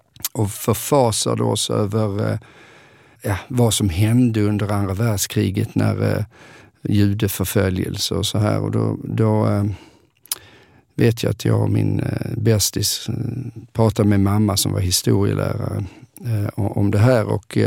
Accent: Åkarp, Skåne, Sweden; also born or lived in Lund; jag är ju uppvuxen i Åkarp, men vid 12 års ålder så flyttade vi till Lund.

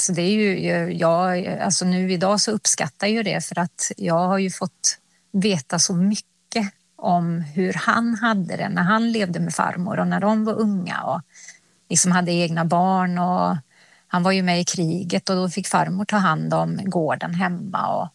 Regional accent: Finland; now in Sweden; nu är jag liksom, ja, men jag är finsk. Men jag bor i Sverige

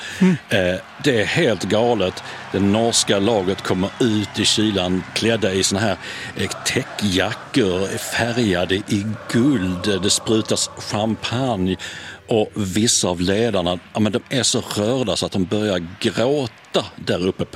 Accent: Sweden; som svensk var det ju ingen jätterolig upplevelse

